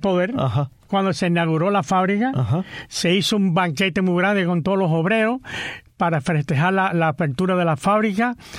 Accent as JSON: {"language": "Spanish", "region": "Guantánamo", "country": "Cuba", "tie": "born there", "said": "Yo nací en Guantánamo."}